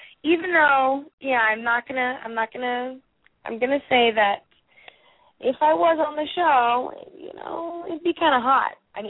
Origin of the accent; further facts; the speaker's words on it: Miami, Florida, United States; when I was growing up in Miami, there was almost no theatrical auditions.